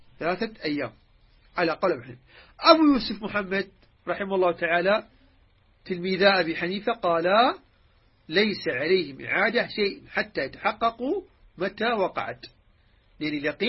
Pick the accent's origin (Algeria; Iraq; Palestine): Iraq; كما يقال عندنا بالعراق،